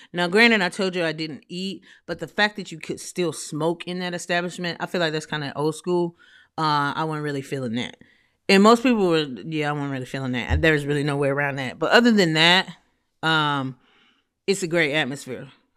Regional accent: Atlanta, Georgia, United States; I am you y'all know I'm from Atlanta, so I love A-Town Wings.

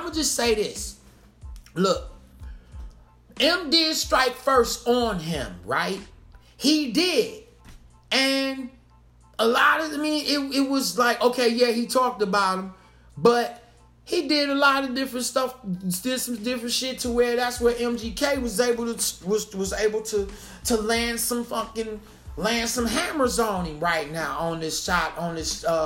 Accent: Detroit, Michigan, United States; I'm from Detroit.

